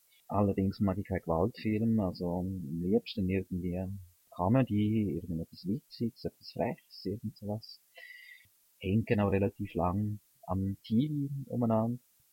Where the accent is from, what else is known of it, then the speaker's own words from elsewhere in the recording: Graubünden, Switzerland; Ich bin Bündner, das gehört mir ja, glaube ich, aus dem Dialekt. Ich bin allerdings nicht sehr lange im Bündnerland aufgewachsen, weil ich bin in einer Familie aufgewachsen, die Zigeunerblut hat.